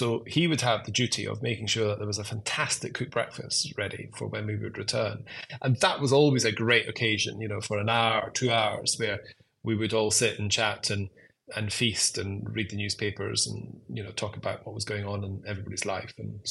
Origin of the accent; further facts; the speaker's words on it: Pittenweem, Scotland, United Kingdom; I was born in Scotland, as you know. I grew up a lot of time with my grandmother in a fishing village called Pittenweem on the east nook, the east coast of Fife.